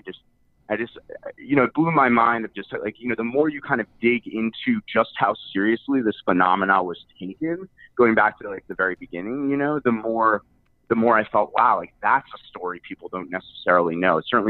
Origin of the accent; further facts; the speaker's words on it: New York City, New York, United States; So I grew up in New York City